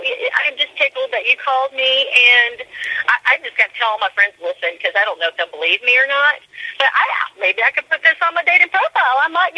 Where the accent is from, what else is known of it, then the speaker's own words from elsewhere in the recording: Pensacola, Florida, United States; Yes, I am from Pensacola, Florida.